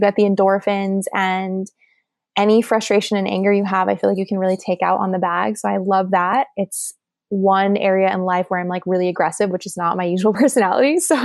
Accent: Shanghai, China; also born or lived in Taiwan / South Korea / Thailand; I grew up in Shanghai and Taiwan and we moved around a little bit. I spent some time in Korea and some time in Thailand more, but a lot of time in Asia.

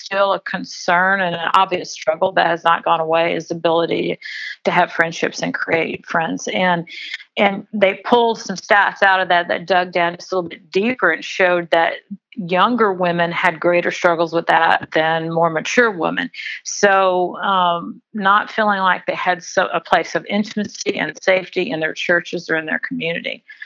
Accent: Missouri, United States; Well, I grew up in Missouri.

